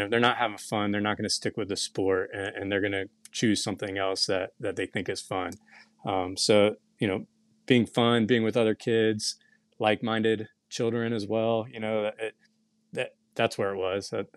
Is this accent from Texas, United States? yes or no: no; Orlando, Florida, United States; I'm from Orlando, and the area here is filled with some great coaches